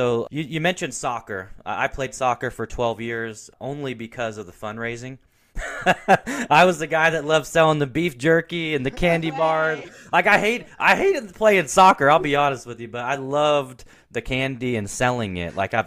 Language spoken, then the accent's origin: English; Portland, Oregon, United States; I grew up in Portland, Oregon. My favorite team was the Portland Trailblazers.